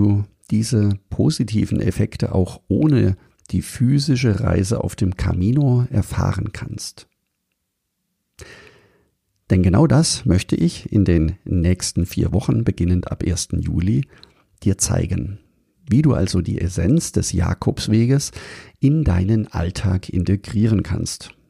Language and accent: German; Überlingen, Baden-Württemberg, Germany; Ich bin in Überlingen am Bodensee aufgewachsen